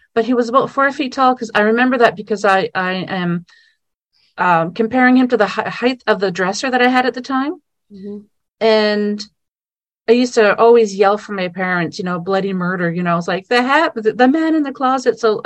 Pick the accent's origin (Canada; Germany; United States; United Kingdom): Canada; New Brunswick; Well, first of all, I am in the Ottawa Valley in Ontario, Canada, and I was born and raised in New Brunswick on the East Coast.